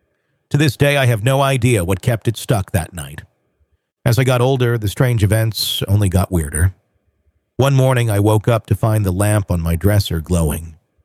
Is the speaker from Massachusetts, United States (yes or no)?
yes; Boston, Massachusetts, United States; I grew up just outside of Boston in what seemed like a perfectly normal split-level house.